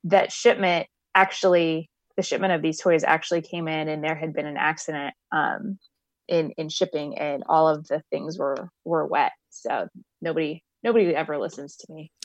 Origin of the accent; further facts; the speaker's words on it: Midwest, United States; I grew up in the Midwest, and like I said, I lived a lot of places.